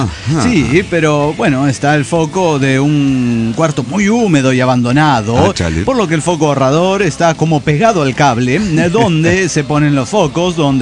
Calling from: Guadalajara, Jalisco, Mexico; desde un escritorio desordenado en Guadalajara, Jalisco, México.

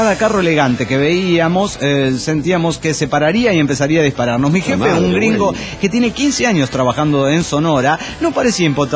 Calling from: Cochabamba, Bolivia; de Cochabamba, Bolivia.

